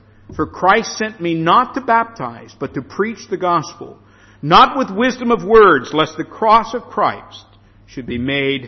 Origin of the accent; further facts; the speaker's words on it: United States; now in United Kingdom; I know I'm an American, and so that may not be understood.